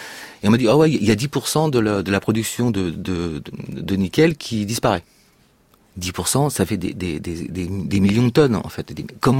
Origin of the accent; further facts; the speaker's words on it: Brittany, France; Oui, bon, je suis breton